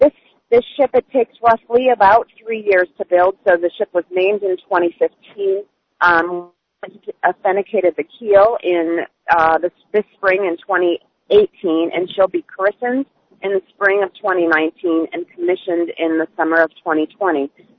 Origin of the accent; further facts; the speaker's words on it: Northfield, Minnesota, United States; I'm a Minnesotan, Jeff, and obviously a proud native of Northfield. I'm proud to have my parents … still there in Northfield.